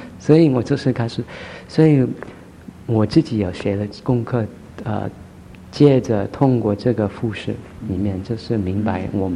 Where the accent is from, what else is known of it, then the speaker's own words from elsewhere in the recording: China; 所以我应该是说我是中国人。所以从这里慢慢的开始，我发现我是一个中国人。